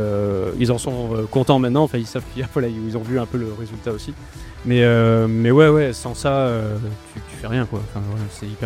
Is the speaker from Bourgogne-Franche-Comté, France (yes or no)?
no; Nouvelle-Aquitaine, France; moi je suis originaire de Charente